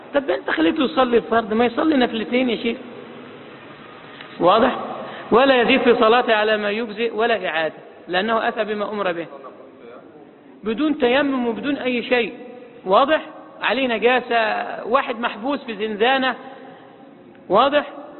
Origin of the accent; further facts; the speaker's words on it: Egypt; احنا عندنا مصريين